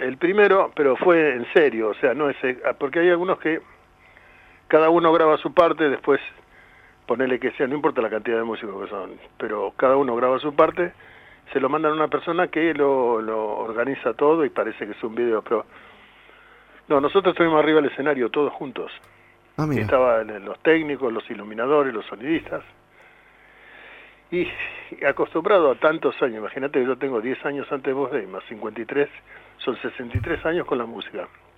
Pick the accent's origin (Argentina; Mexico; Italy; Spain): Argentina; Río Cuarto, Córdoba; born there; now in Quilmes, Argentina; Río Cuarto está en mi corazón, tengo muchos familiares ahí. Me siento cordobés de nacimiento, lógicamente.